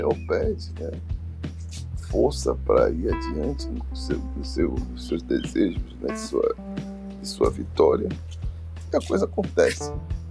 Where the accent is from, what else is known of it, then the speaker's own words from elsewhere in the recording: Salvador, Bahia, Brazil; Quando eu era garoto ali no Maitá, os caras ficavam arisco.